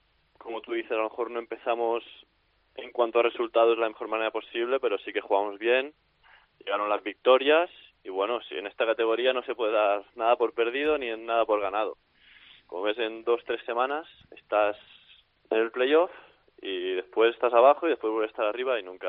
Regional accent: Sallent, Catalonia, Spain; yo empecé en mi pueblo, en Sallent

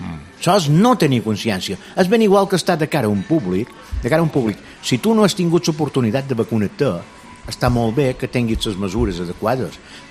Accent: Ciutadella, Balearic Islands, Spain; com que jo som de Ciutadella, sí, sí, jo ratllo Ciutadella.

